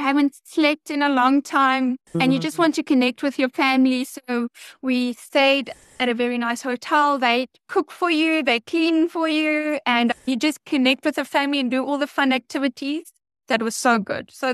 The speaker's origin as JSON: {"language": "English", "region": "Mpumalanga", "country": "South Africa", "tie": "born or raised there", "lives_now": "Cape Town, South Africa", "said": "I grew up in Mpumalanga in the Lowveld, which is like a holiday destination."}